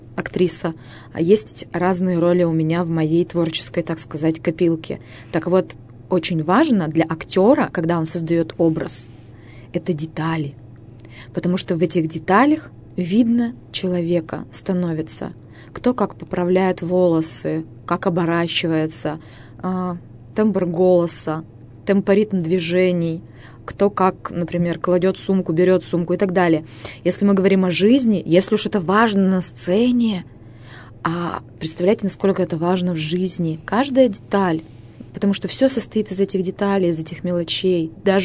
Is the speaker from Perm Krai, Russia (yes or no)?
yes; Chusovoy, Perm Krai, Russia; Жила я тогда на тот момент в городе Чусовой, я там родилась, Пермская область, мой родной город.